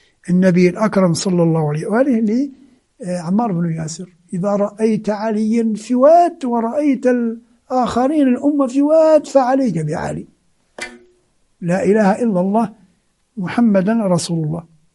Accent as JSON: {"language": "Arabic", "country": "Algeria", "said": "وكنت أنا من الجزائر"}